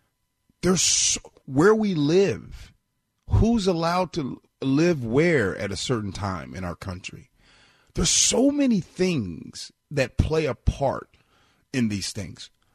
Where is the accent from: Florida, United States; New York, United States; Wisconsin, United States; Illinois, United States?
Illinois, United States; Chicago; So here I was from Chicago, and I mean, I would go where I lived in my neighborhood. It was all black.